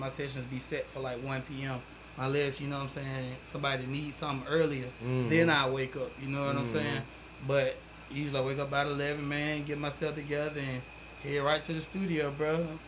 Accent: Montgomery, Alabama, United States; also born or lived in Birmingham, Alabama; I was born in Birmingham, raised in Montgomery.

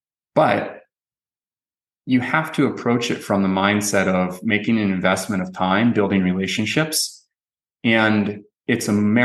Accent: San Diego, California, United States; I grew up here in San Diego

